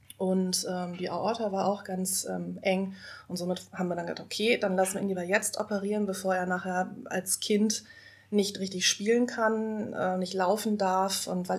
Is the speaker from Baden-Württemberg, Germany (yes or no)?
no; Rendsburg, Schleswig-Holstein, Germany; born there; now in Hamburg, Germany; bin 39, bin ein richtiges Nordlicht, komme gebürtig aus Rendsburg, bin also nordischer als jeder Hamburger. Bin seit 20 Jahren in Hamburg